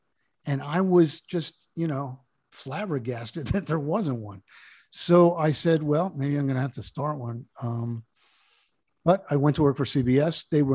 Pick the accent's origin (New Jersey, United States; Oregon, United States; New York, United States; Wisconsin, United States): New Jersey, United States; It was great growing up on the Jersey Shore, and I stayed pretty close to home. I went to school in Philadelphia, spent a year at University of Michigan, and then I went to work in Washington